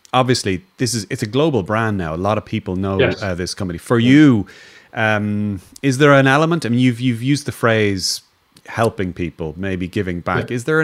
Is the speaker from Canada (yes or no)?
no; Ireland; Well, as an Irish person, I do.